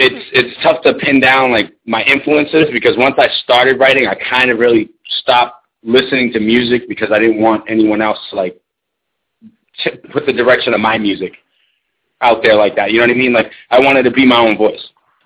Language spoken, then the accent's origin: English; Boston, Massachusetts, United States; also born or lived in Cambridge / Malden / Everett / Lowell; Oh, Boston, Mass. Like, grew up in Cambridge for a little bit, but basically just a townie brat, you know, Malden, Everett, bounced around Lowell, because my mom was a cop.